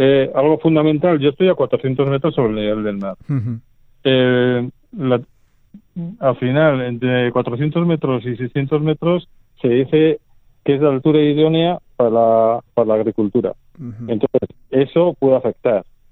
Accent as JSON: {"language": "Spanish", "town": "Aretxabaleta", "region": "Basque Country", "country": "Spain", "said": "Sí, bueno, al final es el tomate de mi pueblo. Yo soy de Arechavaleta."}